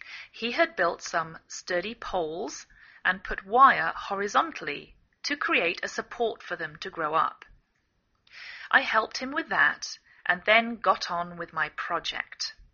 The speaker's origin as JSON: {"language": "English", "region": "England", "country": "United Kingdom", "lives_now": "United States"}